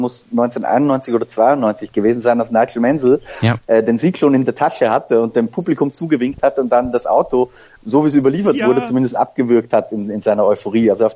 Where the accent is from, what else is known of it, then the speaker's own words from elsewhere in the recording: Austria; ich bin Österreicher